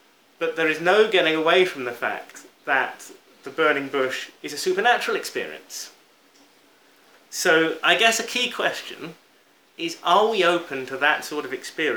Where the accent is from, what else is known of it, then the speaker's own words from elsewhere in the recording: United Kingdom; And I know, particularly as a Brit